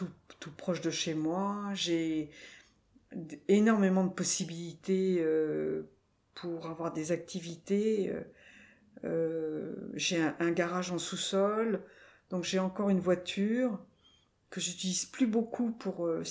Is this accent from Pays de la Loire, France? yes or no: yes; Pays de la Loire, France; j'ai pris contact avec un béguinage en Anjou. C'est mon pays d'origine